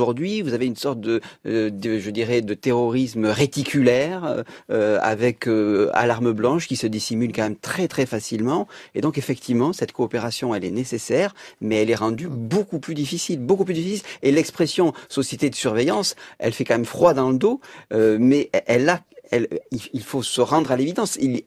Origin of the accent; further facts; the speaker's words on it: Southwest France, France; quand j'étais enfant dans le Sud-Ouest